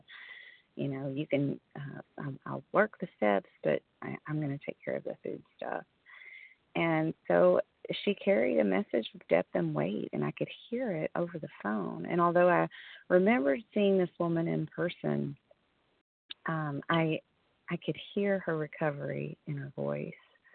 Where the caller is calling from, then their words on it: Kentucky, United States; recovered compulsive overeater, calling in from Kentucky.